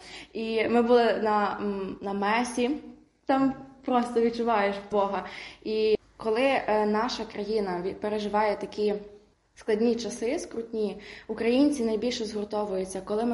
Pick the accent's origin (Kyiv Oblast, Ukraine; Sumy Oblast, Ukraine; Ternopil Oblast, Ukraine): Ternopil Oblast, Ukraine; я з Тернопільщини.